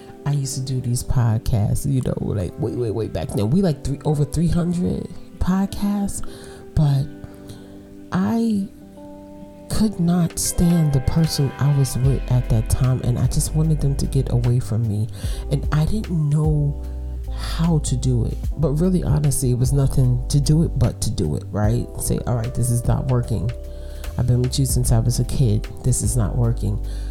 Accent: Brooklyn, New York, United States; If you're new here, I'm from Brooklyn, so I talk with my hands.

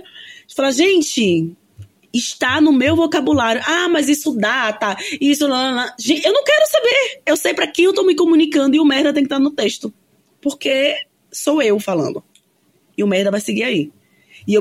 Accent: Bahia, Brazil; eu sou uma mulher negra do interior do Nordeste, do interior da Bahia.

